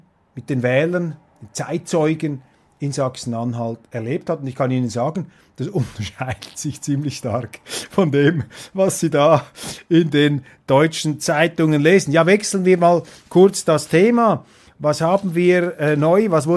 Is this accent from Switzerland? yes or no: yes; Switzerland; mich als Schweizer